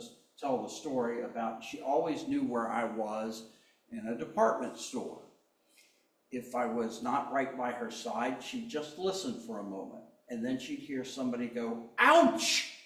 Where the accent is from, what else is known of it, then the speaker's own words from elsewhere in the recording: the South, United States; I don't know. I'm from the South, that's how I say it.